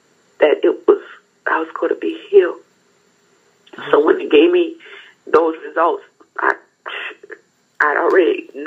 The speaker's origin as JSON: {"language": "English", "region": "Louisiana", "country": "United States", "said": "Like I said, I'm from Bachelor, you know, small town, you know, country town."}